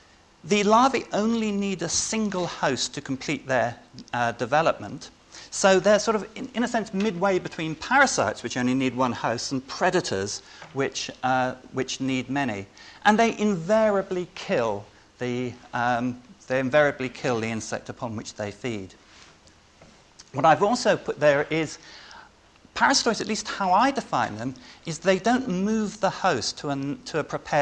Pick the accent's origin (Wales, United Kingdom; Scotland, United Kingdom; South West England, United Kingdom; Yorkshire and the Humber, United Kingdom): South West England, United Kingdom; Bristol; I grew up largely in Bristol